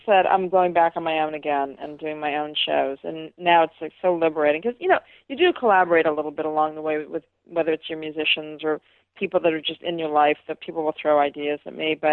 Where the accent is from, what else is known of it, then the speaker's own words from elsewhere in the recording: Flint, Michigan, United States; I am from Flint, Michigan.